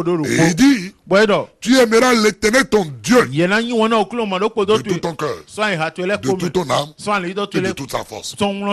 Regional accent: Benin; Et chez moi, au Bénin, on appelle ça vaudou.

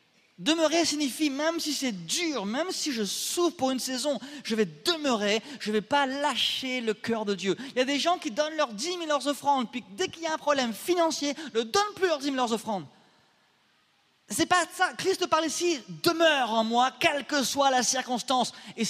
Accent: France; ils savent que je suis français.

